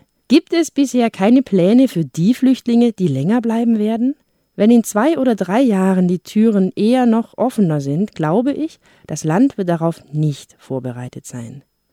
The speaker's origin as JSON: {"language": "German", "country": "Kosovo", "said": "ich komme aus dem Kosovo."}